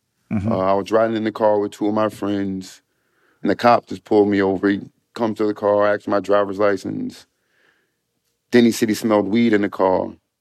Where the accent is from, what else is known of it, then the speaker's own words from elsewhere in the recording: New York, United States; The state is doing great. I'm so proud to say I'm from New York.